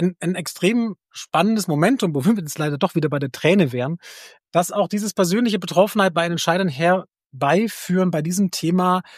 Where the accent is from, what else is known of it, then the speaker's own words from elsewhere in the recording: Baden-Württemberg, Germany; Ich bin stolzer Schwabe in Baden-Württemberg